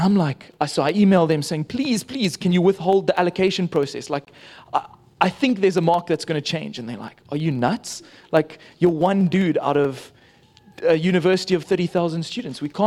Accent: Zambia; now in Ireland; I'm from Zambia, not Germany. But, I have the beautiful privilege of growing up there, but long story short, God really blessed me with the opportunity to go study in Ireland. And so I've been studying electrical engineering in Ireland for the last 2 years or so.

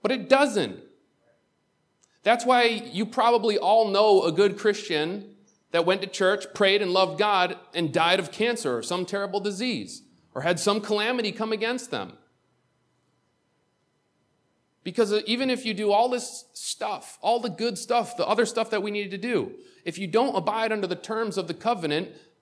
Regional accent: Waterport, New York, United States; the devil's there to remind me that I grew up in Waterport, New York.

